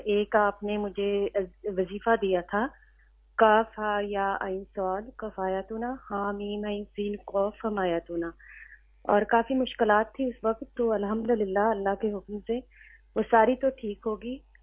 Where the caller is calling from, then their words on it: England, United Kingdom; میں انگلینڈ سے بول رہی ہوں